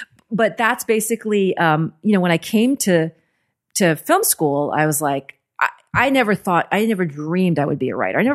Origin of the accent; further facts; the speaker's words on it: Kentucky, United States; also born or lived in Iraq; now in Los Angeles, United States; I am originally from Iraq. I grew up in Kentucky, and I came to LA after majoring in journalism in undergrad